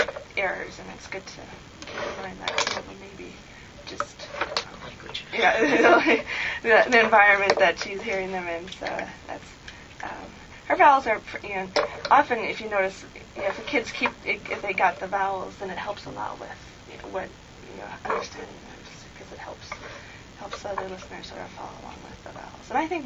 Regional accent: North Dakota, United States; I come from North Dakota where our vowels are a little bit different than they are in California.

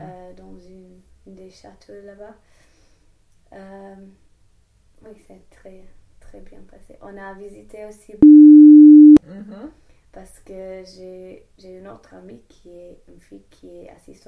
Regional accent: England, United Kingdom; French is a second language; peut-être c'est parce que je viens du nord de l'Angleterre, mais j'aime beaucoup les plages en hiver

